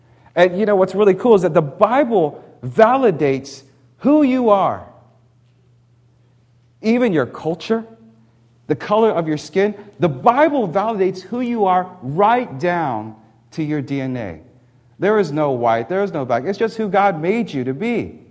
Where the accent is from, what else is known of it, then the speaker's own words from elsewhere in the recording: Annapolis, Maryland, United States; also born or lived in Washington, D.C. / Jacksonville, Florida; I was born in Washington, D.C., and I was born in 1970, so I grew up in the 70s and, you know, childhood through there. And I grew up in Annapolis, Maryland. That's where I went for elementary school.